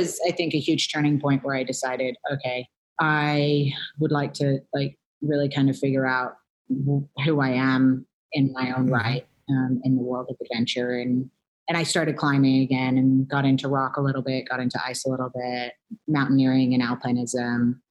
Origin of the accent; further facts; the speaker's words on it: New Zealand; And the beauty about growing up in New Zealand is that, you know, there's a lot more cultivation of the imagination